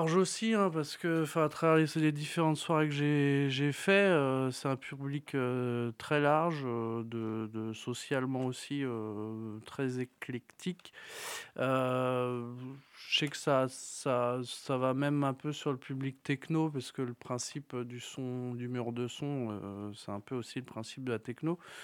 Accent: Crépy-en-Valois, Hauts-de-France, France; now in Compiègne, France; Je suis arrivé à Compiègne il y a un peu plus de 3 ans. Je suis originaire de l'Oise, de Crépy-en-Valois. Après, bon, j'ai un peu vadrouillé, notamment dans le nord de la France. Et après, je suis revenu ici, je me suis installé à Compiègne.

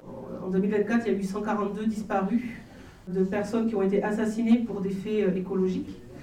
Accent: Occitanie, France; je suis du Tarn-et-Garonne

